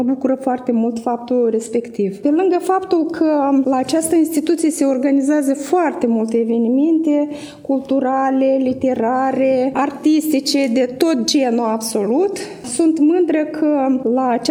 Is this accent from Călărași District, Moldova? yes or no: no; Ungheni, Ungheni District, Moldova; sunt originară din Ungheni.